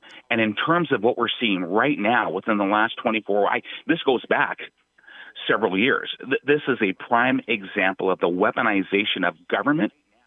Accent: United States; This is me speaking as an American and a constitutionalist to tell people this is wrong.

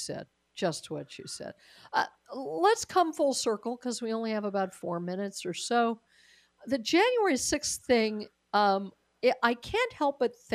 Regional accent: Colorado, United States; I am originally from Colorado

